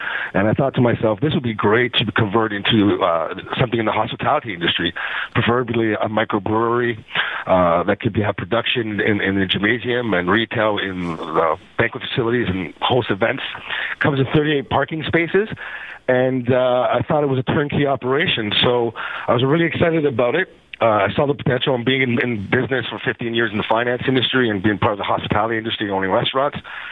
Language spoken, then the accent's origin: English; Toronto, Ontario, Canada; Right, if I come from Toronto, I've been in developing for how many years